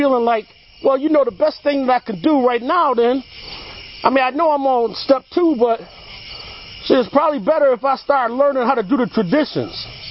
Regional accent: Buffalo, New York, United States; I'm from Buffalo. Being in Buffalo, I when I came up in active addiction, I was in gangs and that sort.

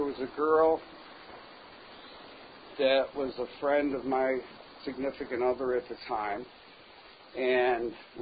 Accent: Buffalo, New York, United States; And I'm from Buffalo, New York.

